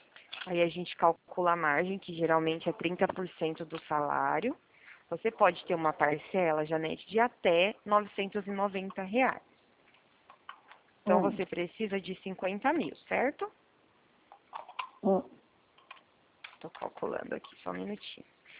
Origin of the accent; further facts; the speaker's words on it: Presidente Bernardes, São Paulo, Brazil; Eu trabalho em Prudente, né? Mas eu moro em Bernardes. Desde pequenininha.